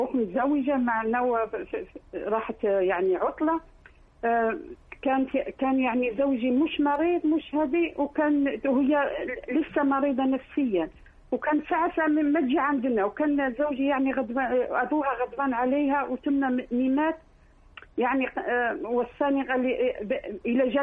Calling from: Netherlands; من هولندا.

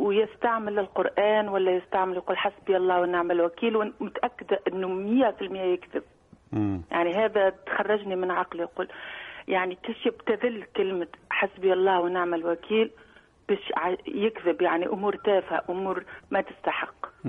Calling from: France; من فرنسا مش من بريطانيا

